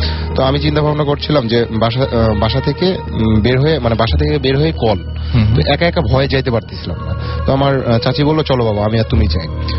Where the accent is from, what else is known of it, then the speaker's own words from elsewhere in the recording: Rajshahi Division, Bangladesh; তো আমরা খুব তাড়াতাড়ি আমাদের গ্রামের বাসায় চলে আসি, রাজশাহীতে আমার গ্রামের বাসা।